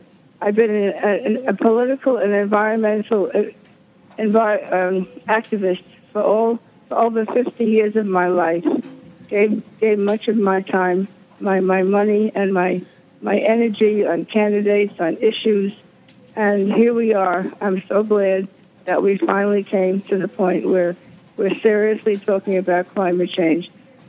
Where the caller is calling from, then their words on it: Manalapan, New Jersey, United States; Yes, I'm calling from Manalapan, New Jersey.